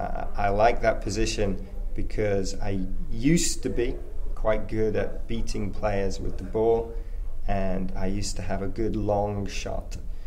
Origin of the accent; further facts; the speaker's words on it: Chester, North West England, United Kingdom; I'm from a place called Chester, which is a small town